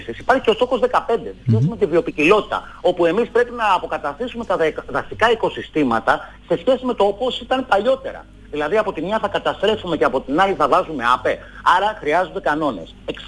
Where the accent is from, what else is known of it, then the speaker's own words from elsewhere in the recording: Aliveri, Central Greece, Greece; επειδή έχω καταγωγή από την Εύβοια, mm-hmm. και ειδικά από την Νότια Εύβοια, την περιοχή της Καριστίας, Αλιβέρη συγκεκριμένα και κάτω